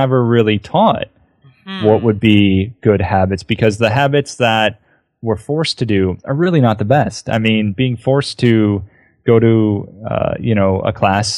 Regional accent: Buffalo, New York, United States; I grew up in Buffalo, which is like half Canadian in my mind.

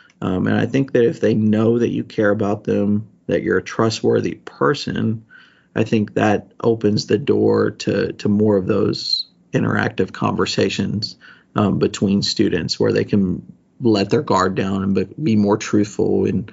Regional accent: Bay City, Texas, United States; I grew up an hour down the road in Bay City, Texas. That's my hometown. I'm born and raised there.

